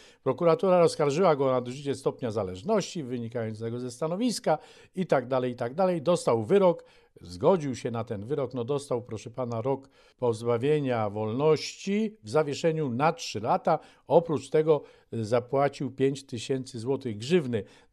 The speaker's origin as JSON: {"language": "Polish", "town": "Sztum", "region": "Pomeranian Voivodeship", "country": "Poland", "tie": "born or raised there", "said": "Oczywiście ja ze Sztumu od urodzenia codziennie widziałem więzienie, kiedyś nazywane centralnym więzieniem."}